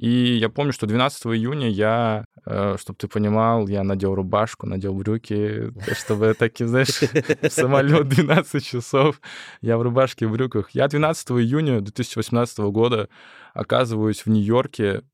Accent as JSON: {"language": "Russian", "region": "Siberia", "country": "Russia", "moved": "yes", "said": "я же еще из Сибири."}